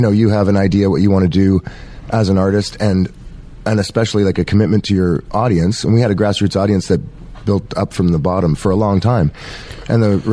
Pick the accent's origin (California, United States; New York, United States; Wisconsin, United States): New York, United States; Buffalo; accent: Buffalonian; there's a certain thick Buffalonian accent that makes us sound like we're from Downton Abbey or something.